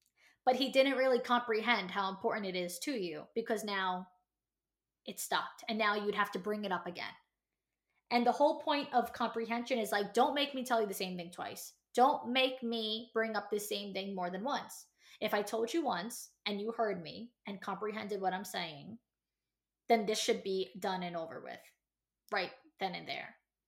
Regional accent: New York, United States; Let me tell you something, I'm from New York. I've been to Italy.

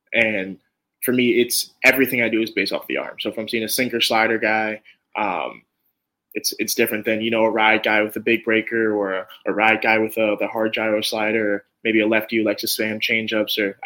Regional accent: Brooklyn, New York, United States; I got to root for my city, right? I'm from Brooklyn. It's my borough.

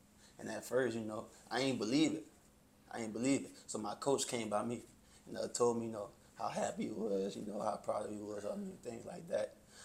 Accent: New Orleans, Louisiana, United States; My dad, you know, I'm from New Orleans, and they had Hurricane Katrina, and most of my family had moved out there after that.

